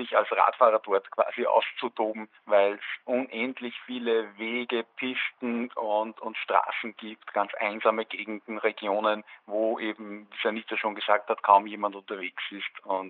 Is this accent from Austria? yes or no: yes; Steyr, Upper Austria, Austria; Wir kommen aus Steyr in Oberösterreich.